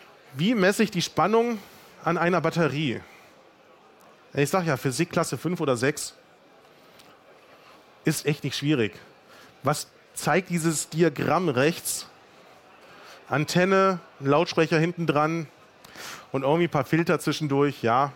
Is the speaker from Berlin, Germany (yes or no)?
yes; Berlin, Germany; Tatsächlich, wie gesagt, ich bin aus Berlin.